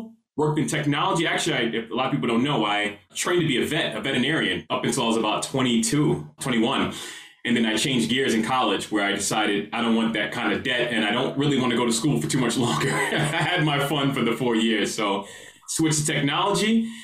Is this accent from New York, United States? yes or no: yes; Queens, New York, United States; Actually, I was born in Queens, New York, born and raised, good upbringing.